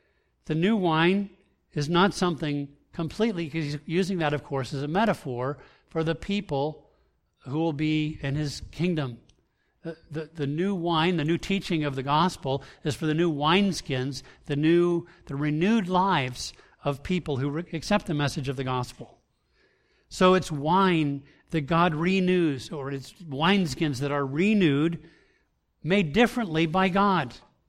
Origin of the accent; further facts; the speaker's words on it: Bahamas; And I was brought up in the Bahamas when I was a little boy.